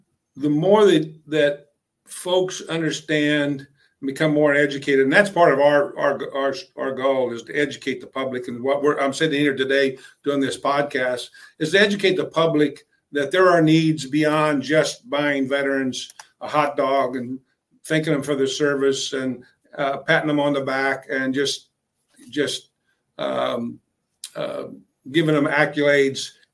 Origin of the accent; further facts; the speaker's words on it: Kansas City, United States; moved away as an adult; No. I'm originally from Kansas City.